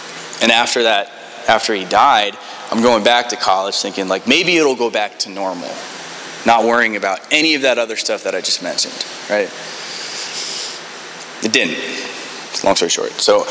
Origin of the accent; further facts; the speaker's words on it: New York, United States; Like the plan was, I'm from New York, so like to fly back twice in like a 2 week window doesn't make sense.